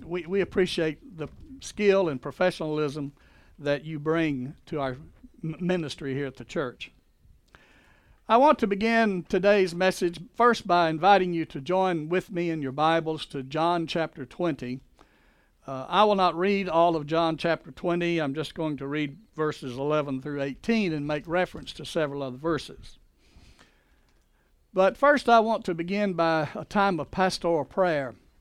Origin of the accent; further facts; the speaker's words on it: Louisiana, United States; devastated cities like New York and Louisiana, my home state